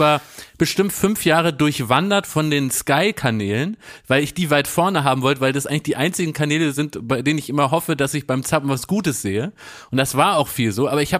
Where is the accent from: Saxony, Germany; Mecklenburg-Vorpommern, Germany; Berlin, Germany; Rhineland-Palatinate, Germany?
Berlin, Germany; Früher SFB, ja, als Westberliner